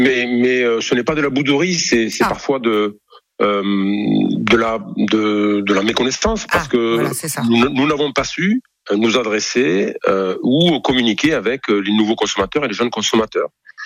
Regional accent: Bordeaux, Nouvelle-Aquitaine, France; Je suis bordelais, donc je passerai.

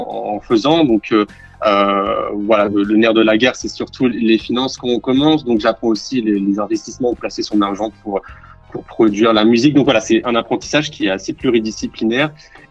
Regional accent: Paris, Île-de-France, France; Exactement, je suis de Paris et pour l'instant, c'est encore naissant.

